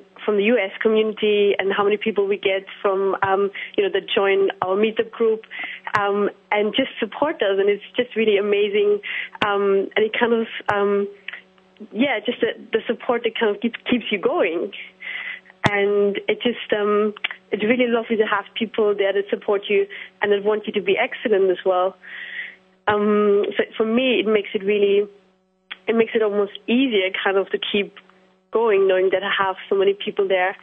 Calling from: London, United Kingdom; I'm calling in from London, from UK.

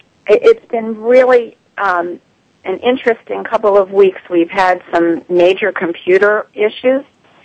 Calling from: Pennsylvania, United States; I'm in the Poconos in the United States, Northeast Pennsylvania.

